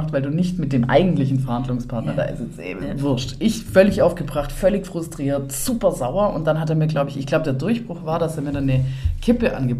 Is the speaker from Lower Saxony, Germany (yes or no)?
no; Bad Waldsee, Baden-Württemberg, Germany; da wo ich herkomme, in dem Kaff, das ist so eine, Bad Waldsee.